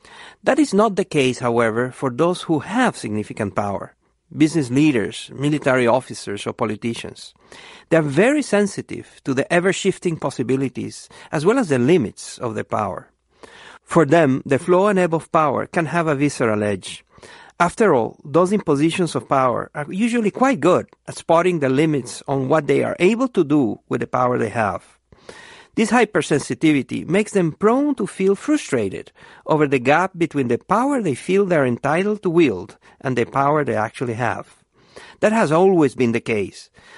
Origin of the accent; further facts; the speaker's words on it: Venezuela; I had been named, at age 36, the Minister of Development of the then democratic government of my home country, Venezuela.